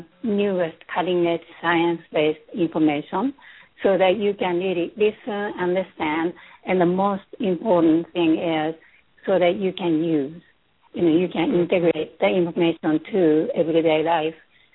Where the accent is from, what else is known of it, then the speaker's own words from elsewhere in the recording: Tokyo, Japan; born there; English is a second language; moved away as an adult; also born or lived in England; Yes, I was born in Tokyo 47 years ago.